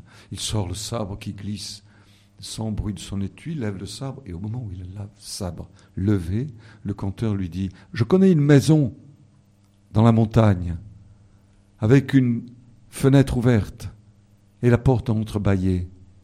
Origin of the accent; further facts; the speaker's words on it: Marseille, Provence-Alpes-Côte d'Azur, France; C'est un conte japonais et je suis marseillais.